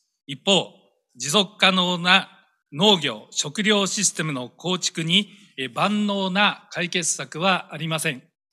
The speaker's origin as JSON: {"language": "Japanese", "region": "Chiba", "country": "Japan", "tie": "born or raised there", "said": "私の地元の千葉県をはじめ、多くの地域で"}